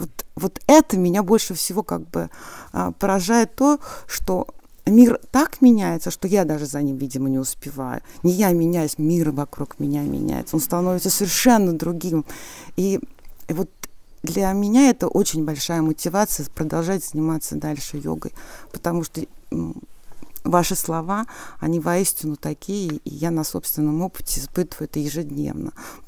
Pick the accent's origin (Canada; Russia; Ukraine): Russia; Monino, Moscow Oblast; я из Монина